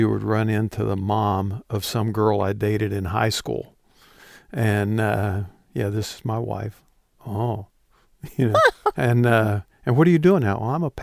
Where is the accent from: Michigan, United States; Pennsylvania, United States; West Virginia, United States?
West Virginia, United States; For me, I was born in Virginia, grew up in West Virginia from the second grade through high school in West Virginia.